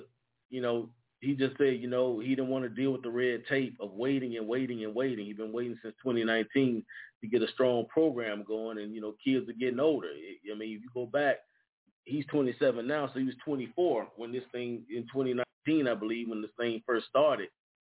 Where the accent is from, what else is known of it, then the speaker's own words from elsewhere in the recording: United States; I grew up in the United States. I had the opportunity to be exposed to American football and a lot of other things.